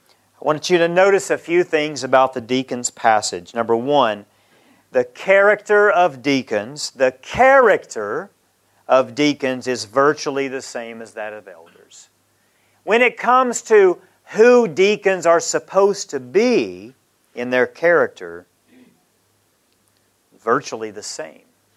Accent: United States; The church I grew up in America had no women deacons.

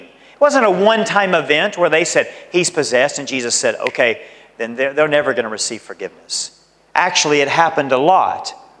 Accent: United States; A good example, I'm American.

